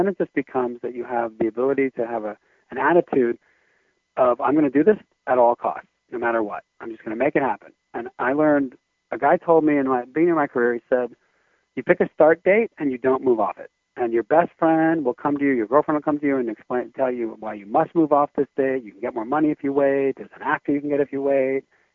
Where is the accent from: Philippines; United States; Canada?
United States; New York City, New York; It was mainly just this beautiful chance to witness life in New York City, which I love, and it's my hometown